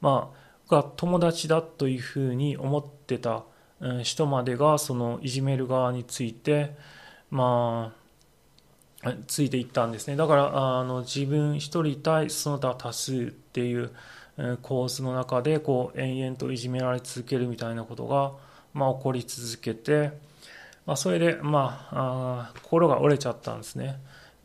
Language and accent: Japanese; Hino, Shiga, Japan; 僕は滋賀県の日野町という田舎町に生まれ育ちました。